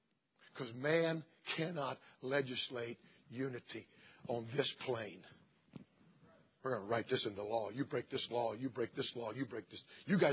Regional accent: the South, United States; And I was born in the South. And in my high school, they bust in black students.

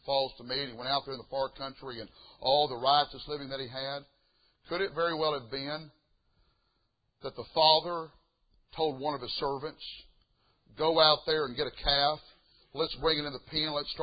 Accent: the South, United States; I grew up down south, but I'm a city slicker to the core, just to be completely honest with you, amen.

